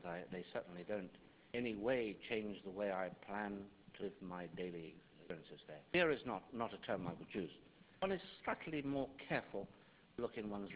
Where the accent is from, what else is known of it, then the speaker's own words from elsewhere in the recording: Kenya; me as a Kenyan